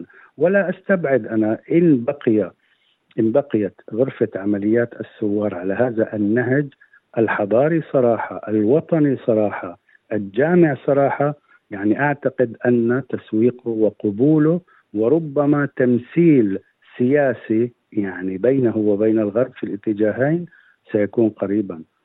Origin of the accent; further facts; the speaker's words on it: Syria; في دمشق كنا يعني كسوريين مراقبين متابعين أدق التفاصيل